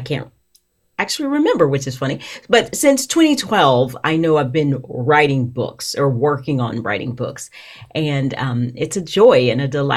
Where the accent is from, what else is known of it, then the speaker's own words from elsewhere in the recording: Tennessee, United States; I'm from Tennessee.